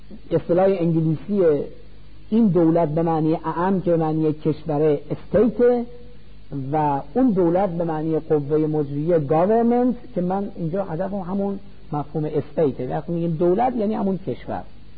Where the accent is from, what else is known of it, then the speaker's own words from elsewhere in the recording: Iran; مثل ما که ایرانی هستیم